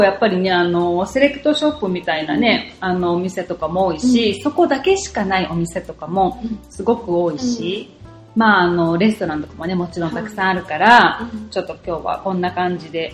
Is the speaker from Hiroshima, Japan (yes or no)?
yes; Hiroshima, Japan; だって私広島出身だから。